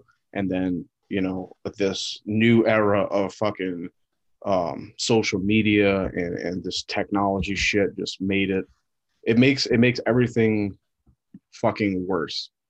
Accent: the South, United States; But for me, growing up in the South, you know, they make from very young

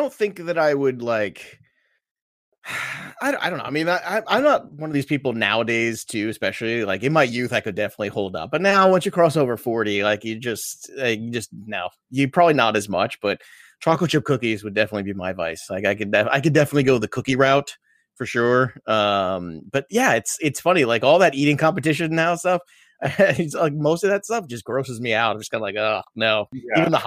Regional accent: Brooklyn, New York, United States; I could talk all day. I'm an Italian from Brooklyn. If I can't talk all day, then all hope is lost.

